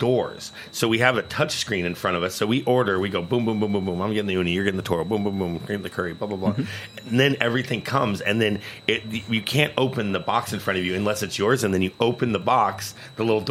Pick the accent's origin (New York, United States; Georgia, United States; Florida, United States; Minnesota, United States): New York, United States; New York City; I'm a New Yorker